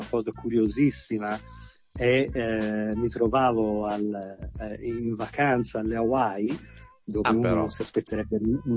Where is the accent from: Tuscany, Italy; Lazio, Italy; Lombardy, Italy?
Tuscany, Italy; Florence; sono di Firenze.